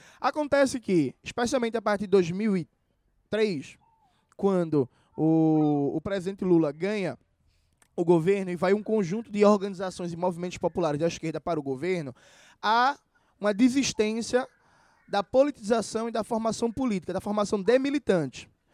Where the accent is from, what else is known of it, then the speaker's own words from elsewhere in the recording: Pernambuco, Brazil; Porque, enfim, eu venho lá de Pernambuco